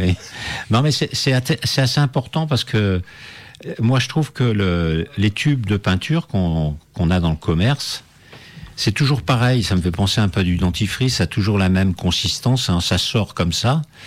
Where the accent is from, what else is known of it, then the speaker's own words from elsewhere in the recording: Algiers, Algiers Province, Algeria; also born or lived in Toulon, France; Pour moi, je suis né à Alger, ouais, parce que enfin, je suis né sur le papier, je suis né à Toulon.